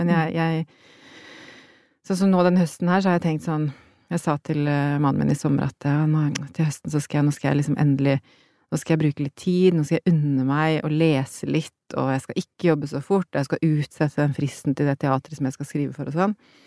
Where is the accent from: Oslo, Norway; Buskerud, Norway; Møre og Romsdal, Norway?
Oslo, Norway; nå det jammen lenge siden jeg var hjemme i Oslo, liksom.